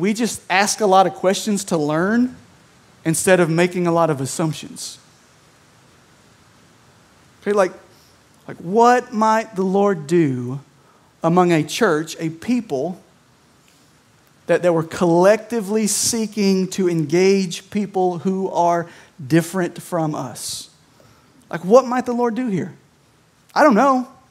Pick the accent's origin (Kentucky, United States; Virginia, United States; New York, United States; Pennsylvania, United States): Kentucky, United States; Somerset; I am from Somerset, Kentucky, south central, southeast-ish, okay, Kentucky. not exactly a cultural melting pot.